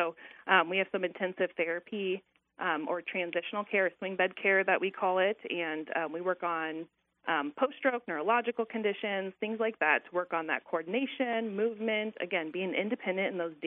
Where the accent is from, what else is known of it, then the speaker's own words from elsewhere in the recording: Shenandoah, Iowa, United States; I actually graduated from Shenandoah, Iowa. So from this area, I went to Omaha at College of St. Mary